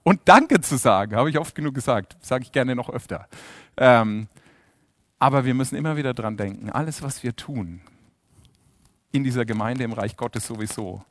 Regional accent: Germany; Ja, wir haben eine Versicherung. Aber wir sind ja Deutsche, ja.

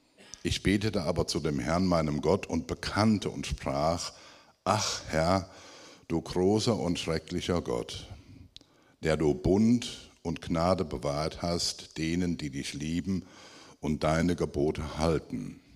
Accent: North Rhine-Westphalia, Germany; bin in einem gläubigen Elternhaus groß geworden, bin der jüngste von 5 Kindern. Wie man bei uns im Siegerland sagte, ich habe den Herrn Jesus mit der Muttermilch eingesogen.

